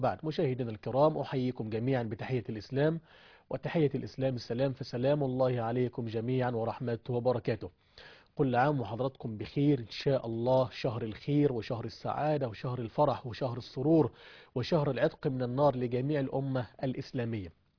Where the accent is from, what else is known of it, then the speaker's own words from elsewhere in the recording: Egypt; احنا كمصريين